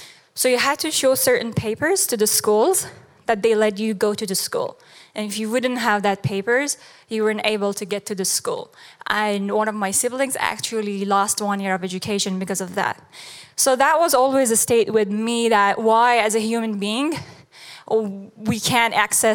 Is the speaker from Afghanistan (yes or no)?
yes; Afghanistan; also born or lived in Germany; I'm from Afghanistan and I have a master in computer science, I went to Germany and I taught as a computer science professor